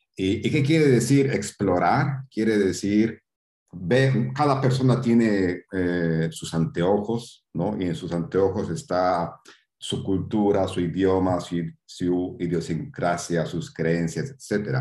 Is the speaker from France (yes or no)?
no; Bolivia; Yo nací en Bolivia, Sudamérica, me crié allá, todo eso.